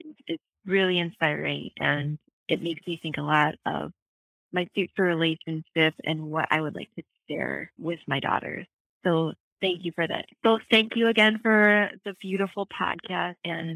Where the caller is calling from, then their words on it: Wisconsin, United States; I am calling from South East Wisconsin, and it is a beautiful, breezy July day here.